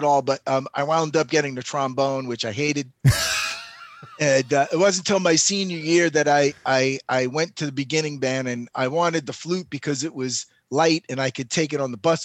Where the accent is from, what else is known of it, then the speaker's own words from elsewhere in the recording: Astoria, New York, United States; I grew up in Astoria, Queens.